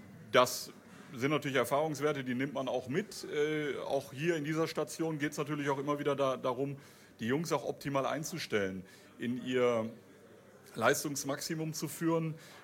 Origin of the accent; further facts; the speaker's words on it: Herford, North Rhine-Westphalia, Germany; Und ich komme nur aus Ostwestfalen, ja. Und das ist nicht vergleichbar. Also Herford ist auch eine tolle Stadt und auch meine Heimatstadt.